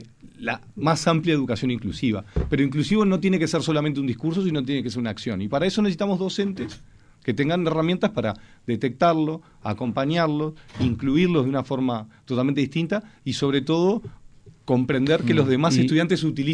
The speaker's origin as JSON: {"language": "Spanish", "country": "Uruguay", "said": "Nosotros, como uruguayos, tenemos en nuestra cabeza Buenos Aires"}